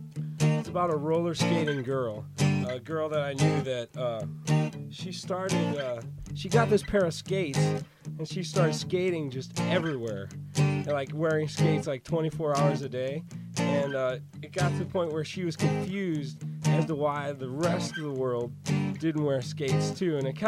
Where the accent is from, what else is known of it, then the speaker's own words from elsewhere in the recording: Midwest, United States; And I'm from the Midwest, so we had basements.